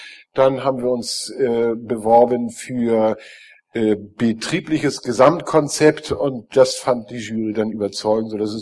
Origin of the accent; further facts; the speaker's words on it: Hamburg, Germany; Ich komme nicht vom Buschberghof, sondern ich komme aus Hamburg. Der Buschberghof liegt 35 Kilometer östlich von Hamburg und ich wohne in Hamburg und bin dort Esser.